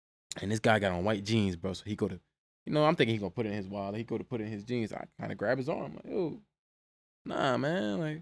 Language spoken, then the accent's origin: English; Camden, New Jersey, United States; I'm like, yo, bro, I'm from Jersey. Like, what part? I'm like, Camden.